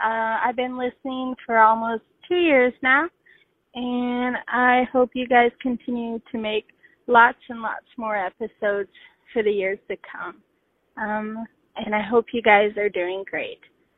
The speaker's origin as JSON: {"language": "English", "region": "Idaho", "country": "United States", "said": "I've been listening to your podcast for quite a while. I'm from Idaho"}